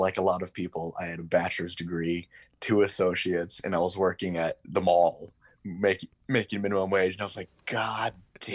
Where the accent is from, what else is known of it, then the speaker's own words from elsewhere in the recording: Bay City, Michigan, United States; Yep. I grew up in Bay City, Michigan.